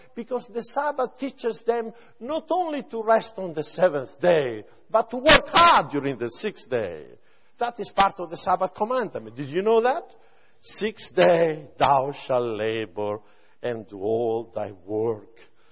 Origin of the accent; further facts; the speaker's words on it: Italy; English is a second language; moved away as an adult; now in United States; I come from Italy. And in Italy, we have a lot of romantic songs about the silver ray of the moon. And when I came to America in 1974